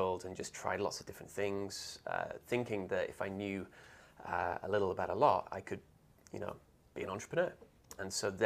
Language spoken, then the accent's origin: English; London, United Kingdom; also born or lived in Austin, United States; now in United States; I moved initially from London in England to Austin, Texas